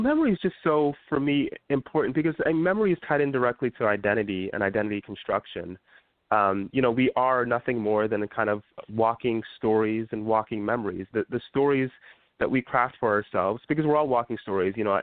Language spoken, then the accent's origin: English; United States; You know, I'm born and raised in America. I have a really strong connection to Nigeria because of my parents